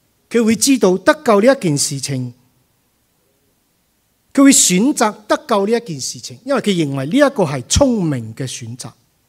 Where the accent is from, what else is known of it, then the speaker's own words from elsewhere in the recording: China; 我们中国人妇女最担心儿女是什么事情